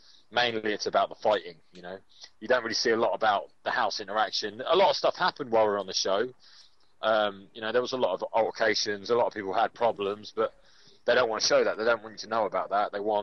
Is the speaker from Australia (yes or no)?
no; England, United Kingdom; I feel like I've been tarnished as a Brit, because I'm very proud of England and I'm very proud of the UK.